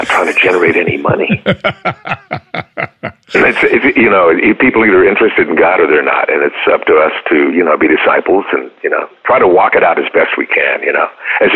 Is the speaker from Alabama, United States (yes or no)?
no; Minnesota, United States; also born or lived in Oregon; Because when I grew up in Minnesota and then in Oregon, it was not an art form.